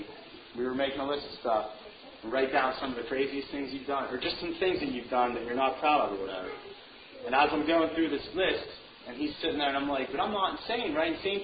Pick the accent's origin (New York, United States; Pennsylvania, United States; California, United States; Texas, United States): Pennsylvania, United States; State College; So anyway, I got back to my hometown, State College, and I got hooked up with these guys.